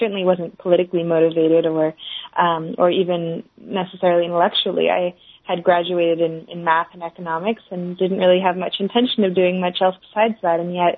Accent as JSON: {"language": "English", "region": "California", "country": "United States", "moved": "yes", "said": "I'm from the California Bay Area."}